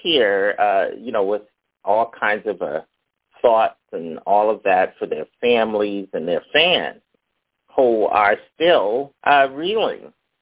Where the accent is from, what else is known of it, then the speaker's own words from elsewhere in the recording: Philadelphia, Pennsylvania, United States; Thank you, Mom. Thank you, Dad, that I grew up in Philly. We didn't have those issues.